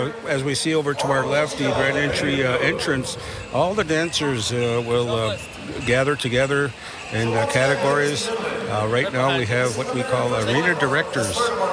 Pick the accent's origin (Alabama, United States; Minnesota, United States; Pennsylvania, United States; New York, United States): Minnesota, United States; I'm from the Loon clan. Come from the S Lake on the northeast corner of Leech Lake.